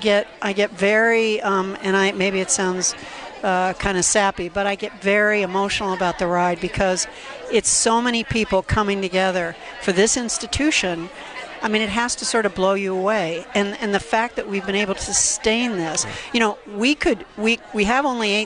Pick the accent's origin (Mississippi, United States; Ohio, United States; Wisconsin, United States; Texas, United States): Ohio, United States; also born or lived in Denver, United States / Pittsburgh, United States; I grew up in Ohio. I was a big Browns fan. I suffered for that mightily. I moved to Denver.